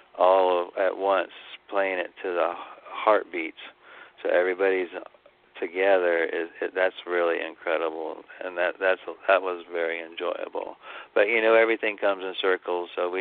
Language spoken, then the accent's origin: English; Cocoa Beach, Florida, United States; I grew up in Cocoa Beach, Florida, but always get called back to the mountains.